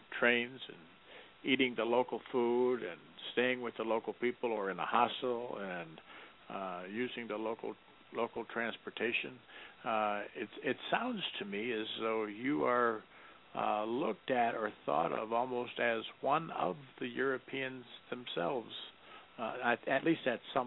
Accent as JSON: {"language": "English", "town": "Detroit", "region": "Michigan", "country": "United States", "tie": "born or raised there", "said": "I mean, I was raised in Detroit, and it used to be the case we'd go over the Ambassador Bridge, come back through the tunnel, you know, whatever."}